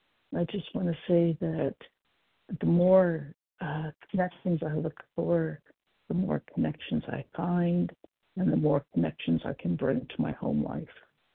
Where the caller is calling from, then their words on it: Oregon, United States; I'm calling from Oregon.